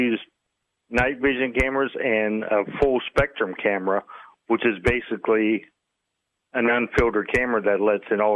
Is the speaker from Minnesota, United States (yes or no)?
no; Columbus, Ohio, United States; You know, I'm from Ohio, Columbus, Ohio, and there's an abandoned prison in Mansfield, Ohio State Reformatory.